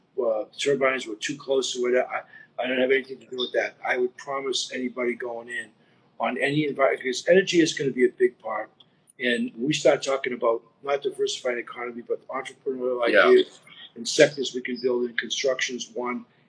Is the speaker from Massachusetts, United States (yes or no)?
yes; Cambridge, Massachusetts, United States; born there; By the way, I was born in Cambridge, not in Boston, but that's okay. They're close to each other.